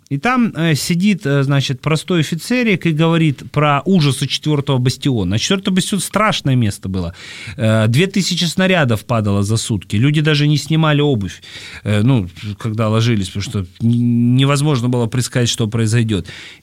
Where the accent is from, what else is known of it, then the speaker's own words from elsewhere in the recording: Sevastopol, Ukraine; Ну, я из Севастополя, Толстой своего рода из Севастополя.